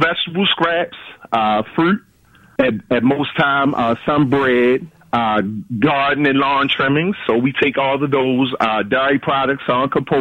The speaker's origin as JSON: {"language": "English", "town": "Baltimore", "region": "Maryland", "country": "United States", "said": "I'm from Sandtown, Winchester, 72 square block in West Baltimore"}